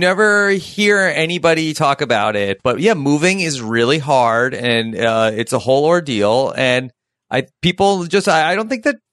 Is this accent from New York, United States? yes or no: yes; New York, United States; also born or lived in California; I think that I'm probably more of a New Yorker living in different places.